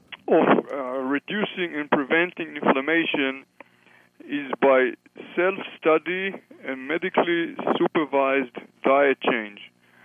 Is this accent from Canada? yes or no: no; Israel; English is a second language; now in United States; before we came to the United States, I'm coming from Israel, for your listeners who are wondering about my accent.